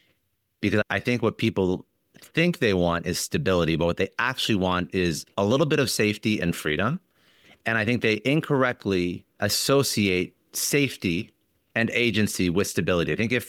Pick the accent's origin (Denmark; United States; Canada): Canada; we're both Canadian